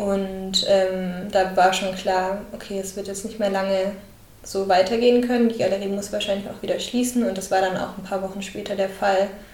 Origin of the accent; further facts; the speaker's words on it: Heidenheim, Baden-Württemberg, Germany; Ich komme aus Heidenheim, das ist eine kleine Stadt in Baden-Württemberg.